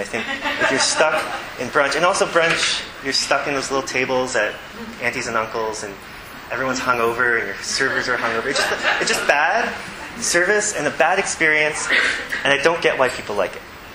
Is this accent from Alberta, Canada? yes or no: no; Windsor, Ontario, Canada; Growing up in Windsor, looking across the city in Detroit, we would go over the bridge or tunnel